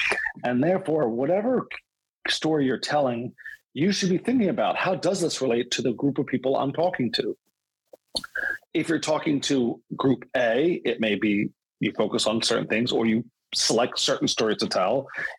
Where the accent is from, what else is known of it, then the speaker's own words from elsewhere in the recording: Philadelphia, Pennsylvania, United States; I think it was a different cities because I'm from Philly.